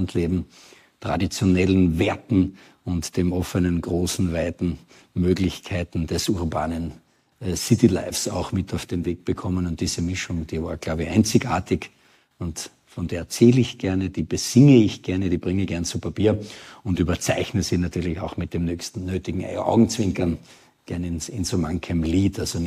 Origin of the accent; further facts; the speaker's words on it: Styria, Austria; Das Aufwachsen war in der Steiermark, wir sind aus der Steiermark.